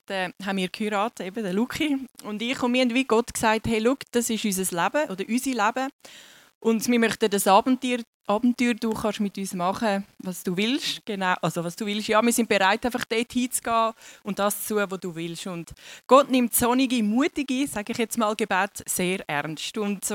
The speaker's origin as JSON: {"language": "German", "region": "Zurich", "country": "Switzerland", "said": "Genau, und wie man hört, ich bin ursprünglich eine Zürcherin."}